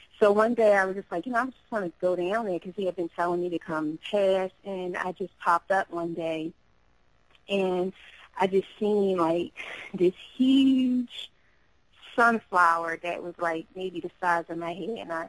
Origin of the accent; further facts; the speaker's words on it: Philadelphia, Pennsylvania, United States; I'm from Philadelphia, born and raised, grew up majority of my life in West Philadelphia.